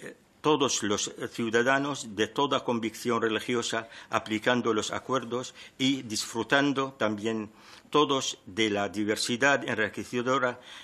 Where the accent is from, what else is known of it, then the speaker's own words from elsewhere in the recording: Spain; como musulmanes españoles conviviendo y trabajando hombro con nuestros conciudadanos, compañeros y hermanos de otras confesiones o convicciones, construyendo juntos un país fuerte, unido y próspero